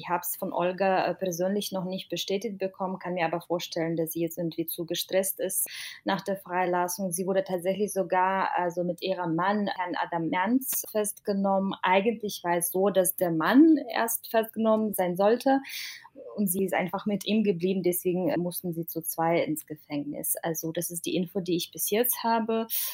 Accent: Belarus; Ich bin in Belarus geboren, aufgewachsen.

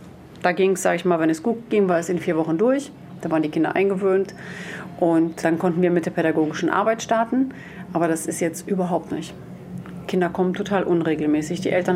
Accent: Wesel, North Rhine-Westphalia, Germany; ich komme eigentlich aus Wesel

